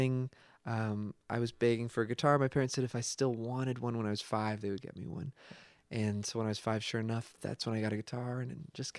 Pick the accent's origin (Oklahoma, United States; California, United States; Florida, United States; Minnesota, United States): California, United States; I'm from Northern California.